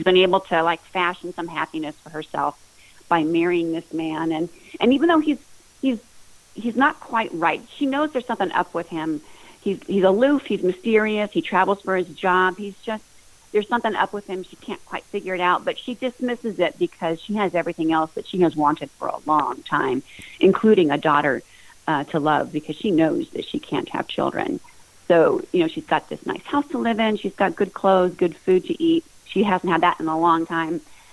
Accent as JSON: {"language": "English", "region": "California", "country": "United States", "said": "because I'm from California. Yeah. California is my home, and I live on an earthquake fault."}